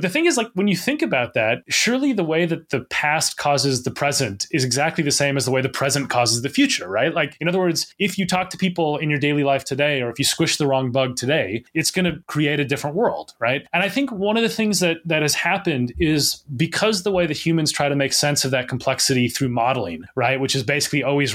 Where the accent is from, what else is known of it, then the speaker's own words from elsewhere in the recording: Minnesota, United States; I think I still have, like, exactly the same accent. I'm from Minnesota originally.